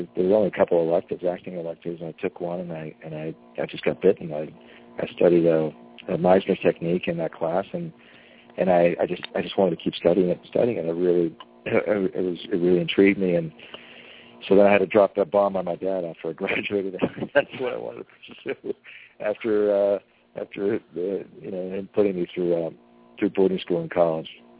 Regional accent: New York, United States; born there; They exiled Cuba in 1960, and met in New York, and I was born there.

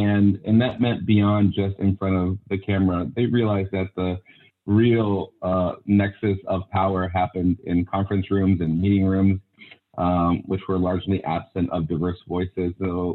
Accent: Los Angeles, California, United States; I am originally from Los Angeles. Born and raised in Los Angeles

